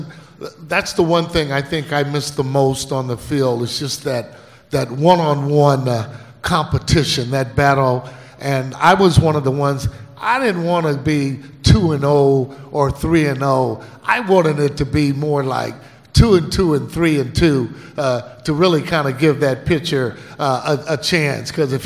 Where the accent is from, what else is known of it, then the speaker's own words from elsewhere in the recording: Los Angeles, California, United States; Growing up in Los Angeles and coming up with the Giants